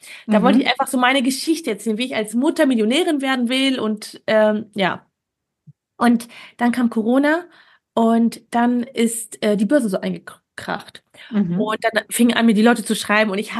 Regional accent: Wuppertal, North Rhine-Westphalia, Germany; born or raised there

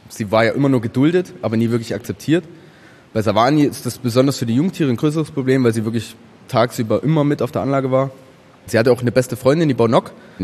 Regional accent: Leipzig, Saxony, Germany; Bei uns in Leipzig ist der höchste Kurs Brot.

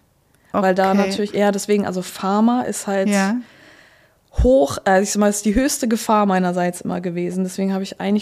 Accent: Northern Germany, Germany; ich komme aus Norddeutschland.

